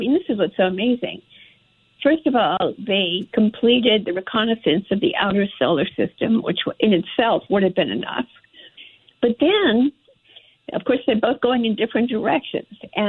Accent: Fresh Meadows, New York, United States; I grew up in Fresh Meadows.

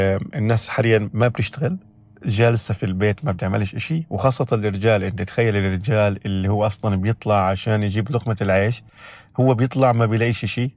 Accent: Gaza Strip, Palestine; اللي عم بنعيشه كفلسطينيين في غزة. بداية حابب أنوه لشغلة، أني أنا بسجل الآن داخل سيارتي في مدينة دير البلح وسط قطاع غزة بعد النزوح.

